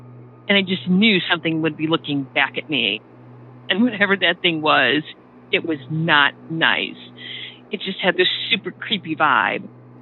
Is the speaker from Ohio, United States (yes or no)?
yes; Ohio, United States; now in Massachusetts, United States; I live in Massachusetts. I grew up in Ohio, though, and I have lots of stories from both places.